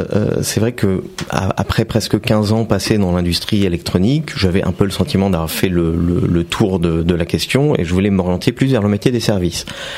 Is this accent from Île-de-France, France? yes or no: yes; Montmorency, Île-de-France, France; also born or lived in Beirut, Lebanon; je suis né à Beyrouth, mais j'ai grandi à Montmorency.